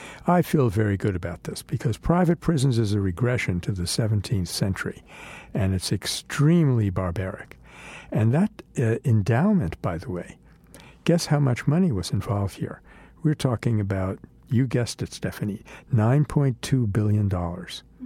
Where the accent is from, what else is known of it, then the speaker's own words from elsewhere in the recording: New York City, New York, United States; So in my hometown of New York City, in a vote that took place Monday night after 16 months of student pressure